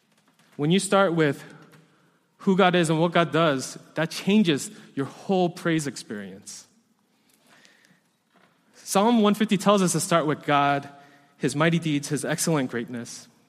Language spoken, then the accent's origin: English; New York City, New York, United States; Like I mentioned before, I grew up in New York City, so I also grew up in the church.